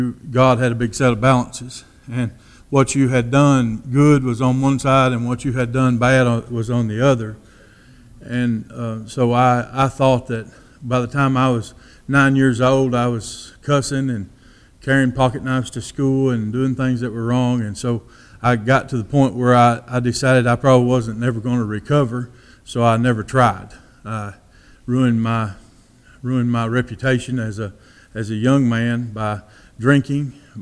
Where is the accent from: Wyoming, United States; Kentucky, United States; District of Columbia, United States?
Kentucky, United States; Somerset; born there; '73, I was born in Somerset, Kentucky, and my mom and dad, they never went to church.